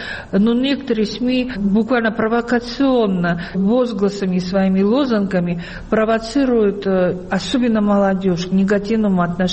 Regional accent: Tbilisi, Georgia; я когда говорила, что я из Тбилиси, что у нас особенный толерантный народ.

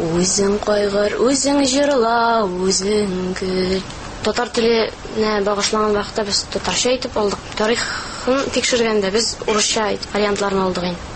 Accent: Kurgaly, Tatarstan, Russia; Презентация үзебезнең туган ягыбыз Қорғалы турында ясадык без ишебездә.

